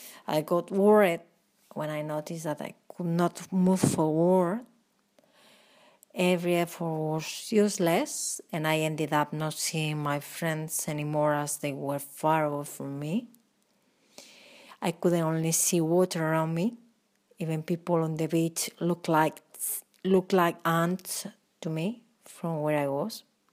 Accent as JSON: {"language": "English", "country": "Spain", "said": "I'm from Spain, and I want to tell you my anecdote even when it's not as good as yours."}